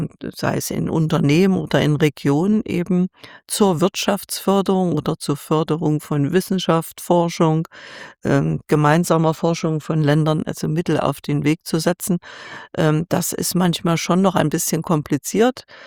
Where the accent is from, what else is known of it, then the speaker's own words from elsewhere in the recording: eastern Germany, Germany; Ich komme aus dem Osten Deutschlands, da ist Ukraine nicht ganz so weit entfernt.